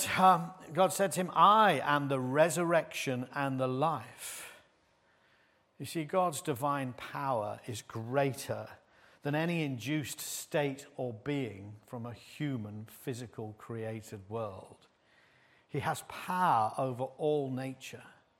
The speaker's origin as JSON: {"language": "English", "town": "Littlemore", "region": "South East England", "country": "United Kingdom", "tie": "born or raised there", "said": "I used to joke when I grew up in Littlemore that you could get to the corner shop and they'd have the order ready for you"}